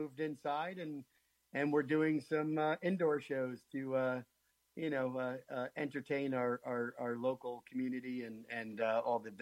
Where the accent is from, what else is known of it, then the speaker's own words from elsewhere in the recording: New York, United States; I grew up locally here in the Hudson Valley. Graduated from Catskill High School in 1994. I'm dating myself, but grew up in the area, family in Hudson, and so I spent a lot of my youthful days in Hudson